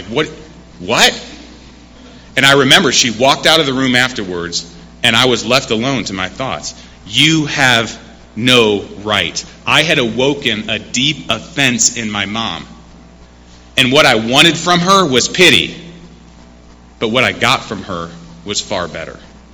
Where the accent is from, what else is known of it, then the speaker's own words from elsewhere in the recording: Cleveland, Ohio, United States; I grew up in Ohio in the greater Cleveland area, and we were a small enough school to where we didn't have a football team, okay?